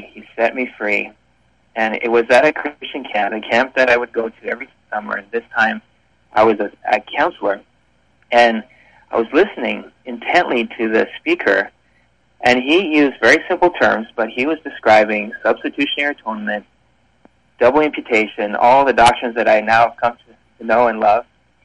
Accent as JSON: {"language": "English", "town": "Quebec City", "region": "Quebec", "country": "Canada", "tie": "born there", "said": "I was born in Quebec City, which is the French province of Canada, and my parents raised my sister and I in a Christian home"}